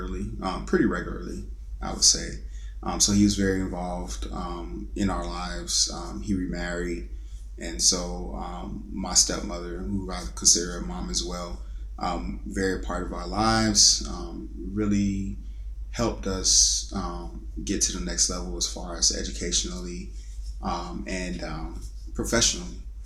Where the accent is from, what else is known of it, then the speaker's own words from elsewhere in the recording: Tampa, Florida, United States; I grew up in Tampa, Florida.